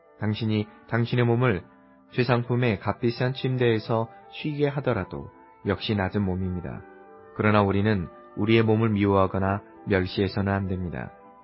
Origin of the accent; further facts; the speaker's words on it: China; 때때로 내가 여행할 때 사람들은 나에게 어디 출신인가를 묻습니다. 나는 그들에게 중국에서 왔다고 말하기는 하지만 나는 하늘에서 왔고 나의 시민권은 하늘에 있다고 말하기를 더 좋아합니다.